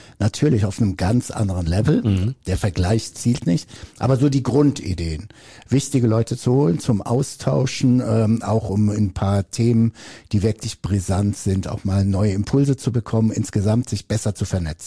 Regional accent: North Rhine-Westphalia, Germany; also born or lived in Brazil; now in Ravensburg, Germany; ich bin ja auch Zugereister. Ich bin aus dem Ruhrgebiet oder aus Brasilien, je nachdem, wie man sehen möchte. Ich komme also nach Ravensburg, Oberschwaben

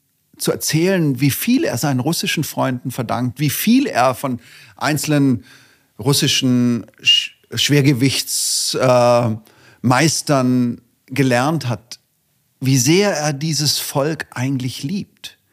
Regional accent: Tübingen, Baden-Württemberg, Germany; Aber ich komme ja aus Tübingen, der Hauptstadt des Idealismus.

